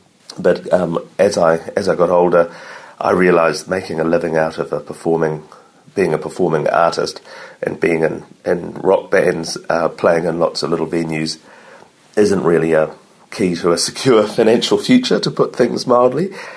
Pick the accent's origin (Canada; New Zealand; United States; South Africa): New Zealand; also born or lived in United Kingdom; now in Auckland, New Zealand; I'm from New Zealand, and I'm here under the talent category for music composing. I'm an experienced film composer. I've lived in the UK and am now based back in Auckland, New Zealand.